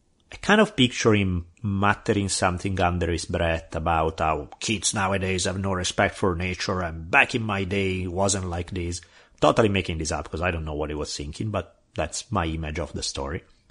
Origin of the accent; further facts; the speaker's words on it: Italy; as a kid growing up in Italy